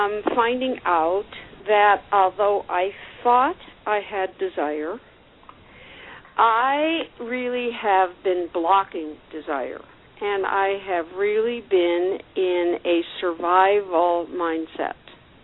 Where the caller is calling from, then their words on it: Tucson, Arizona, United States; Hi, and I'm from Tucson, Arizona.